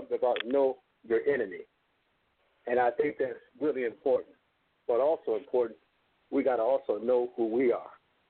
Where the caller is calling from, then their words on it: Southfield, Michigan, United States; calling from right. Southfield, Michigan.